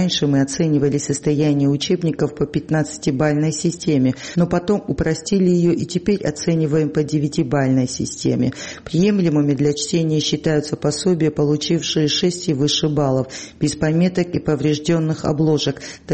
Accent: Abkhazia, Georgia; Врачи, несмотря на то, что мы из Абхазии, относятся к нам почтительно.

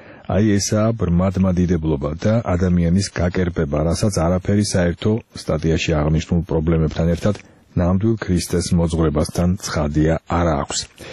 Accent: Batumi, Adjara, Georgia; მე რახან ბათუმელი ვარ და მენატრება ჩემი ქალაქი

